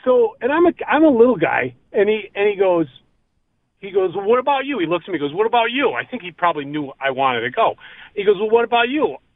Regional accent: Rochester, New York, United States; also born or lived in Buffalo; I moved from Buffalo to Rochester in 1976, and with it. I went to high school in Rochester

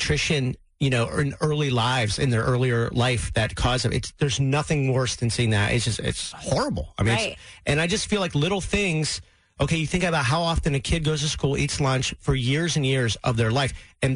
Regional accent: Maryland, United States; I wrote a letter in fifth grade I grew up in Maryland, to our county executive because our school lunches were awful.

